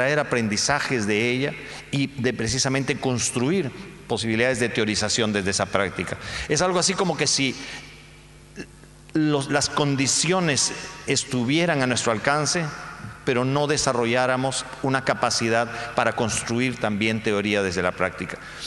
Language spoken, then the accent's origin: Spanish; Peru; cuando yo empecé a trabajar como alfabetizador en mi país de origen, en el Perú